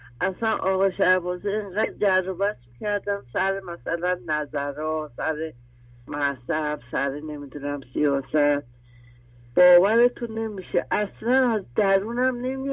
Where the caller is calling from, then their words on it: Tehran, Tehran Province, Iran; بله از تهران زنگ میزنم. … ، 61 سالم.